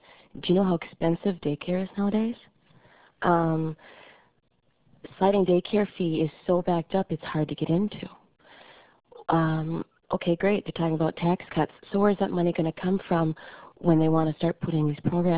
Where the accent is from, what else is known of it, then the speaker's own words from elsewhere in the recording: Mora, United States; from Mora.